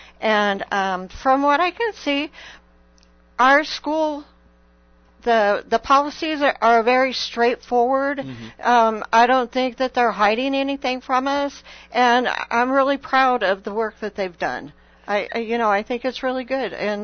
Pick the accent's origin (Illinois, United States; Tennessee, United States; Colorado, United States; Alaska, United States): Colorado, United States; I'm from Colorado. We had a lot of hail there.